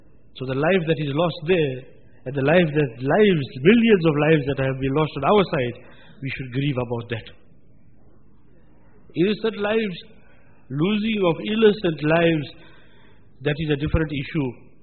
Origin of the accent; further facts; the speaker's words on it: Gauteng, South Africa; I'm from Gauteng, they are doing this, using the same tactics there they are using here.